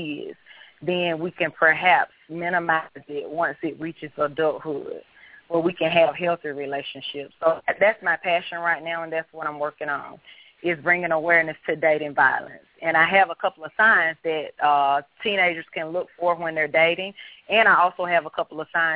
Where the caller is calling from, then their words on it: Valley, Alabama, United States; Hi, Frank. … I'm calling from Valley, Alabama.